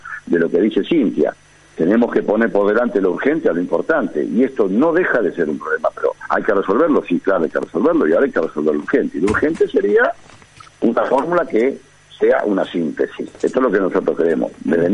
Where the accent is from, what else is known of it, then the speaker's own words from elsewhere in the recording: Buenos Aires, Argentina; soy nacido y criado en la provincia de Buenos Aires